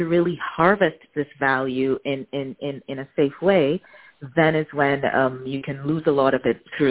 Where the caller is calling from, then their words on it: Amsterdam, North Holland, Netherlands; I am calling from Amsterdam in the Netherlands.